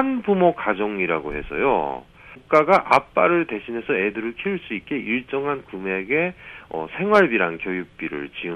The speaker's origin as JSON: {"language": "Korean", "country": "North Korea", "moved": "yes", "lives_now": "South Korea", "said": "북한에서 온 저로서는"}